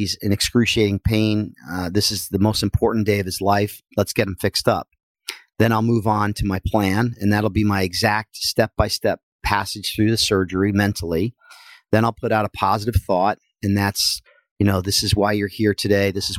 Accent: New Jersey, United States; Well, I am from Northern New Jersey, and I took up wrestling as a young boy

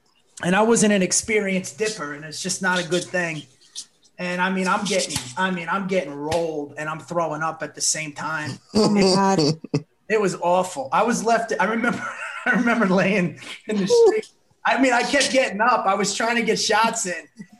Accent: New Jersey, United States; also born or lived in Florida; like I grew up in North Jersey and then went to high school in South Florida.

